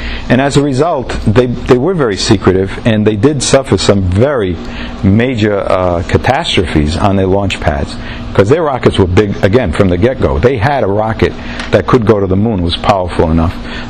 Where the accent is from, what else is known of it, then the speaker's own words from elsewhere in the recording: Rhode Island, United States; I grew up in Rhode Island.